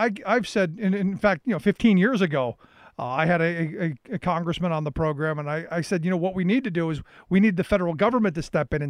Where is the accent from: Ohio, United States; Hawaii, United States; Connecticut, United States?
Ohio, United States; Cleveland; And the reason is, I grew up in Cleveland